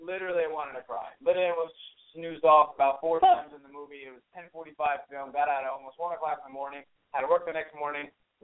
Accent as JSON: {"language": "English", "town": "Bridgewater", "region": "New Jersey", "country": "United States", "tie": "born or raised there", "said": "I live in Bridgewater, New Jersey. That is where I am home. That's where my mother and my father live. That's where I was born and raised."}